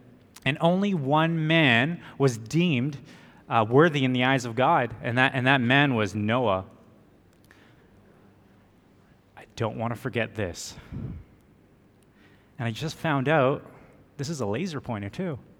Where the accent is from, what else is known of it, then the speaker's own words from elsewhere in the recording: Canada; I'm one of the new members of our teaching team. I'm from Canada, so if you hear me say A a lot, that's just, it's just geared into me. I may not look Canadian, as a lot of my students say, but I promise you I am.